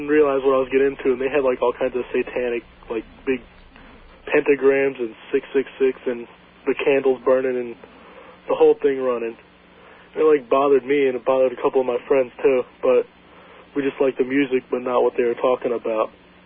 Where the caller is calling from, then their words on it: Central Islip, New York, United States; Central Islip.